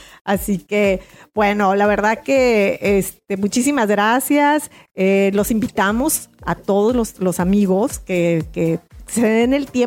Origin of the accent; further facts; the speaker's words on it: Mexico; Yo creo que como mexicanos somos como muy apapachadores